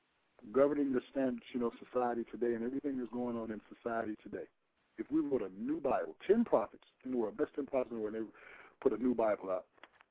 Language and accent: English; Los Angeles, California, United States; Oh, man, I'm from